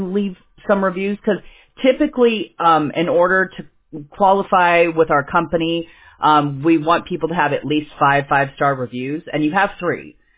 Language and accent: English; California, United States; I always heard people talking about it because I'm from California